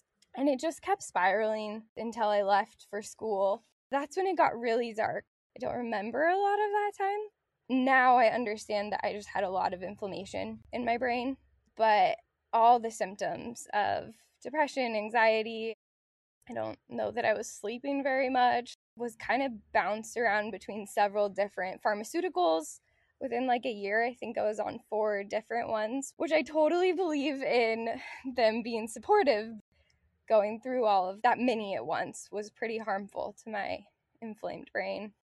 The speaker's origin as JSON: {"language": "English", "region": "Oregon", "country": "United States", "tie": "born or raised there", "said": "Growing up in Central Oregon, I was very much outside all the time"}